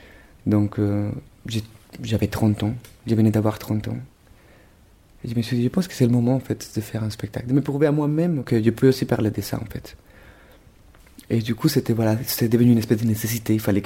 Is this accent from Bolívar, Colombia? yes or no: no; Bogotá, Colombia; Alors moi, je viens de Colombie. Je suis né à Bogota.